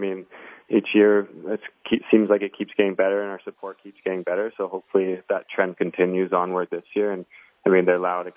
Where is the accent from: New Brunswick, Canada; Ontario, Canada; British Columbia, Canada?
British Columbia, Canada; Victoria; I'm from Victoria, British Columbia, so on the west coast. It's on the island right off of Vancouver. So spent a lot of time out by the beach, a lot of outdoor stuff, hiking, stuff like that.